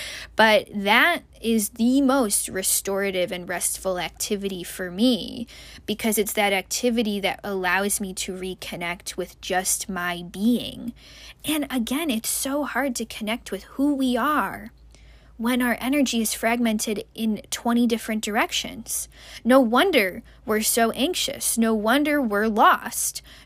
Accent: United States; the unfortunate reality of many, people in at least my home country of America.

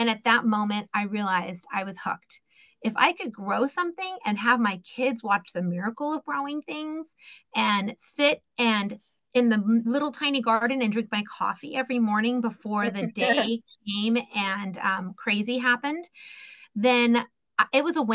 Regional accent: California, United States; I have lived and I grew up in Central. So I have been on all areas of California.

